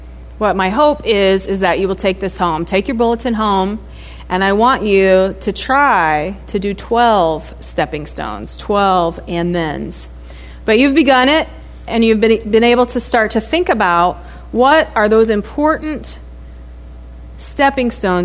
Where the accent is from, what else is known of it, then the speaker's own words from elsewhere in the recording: Oklahoma City, Oklahoma, United States; born there; So I was born in Oklahoma City to a couple in their mid-40s.